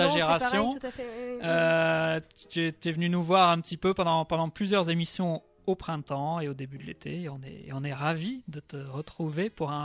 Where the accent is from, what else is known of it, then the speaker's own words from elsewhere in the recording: South-West France, France; accent: half Marseille, half Bordeaux; je suis du sud-ouest.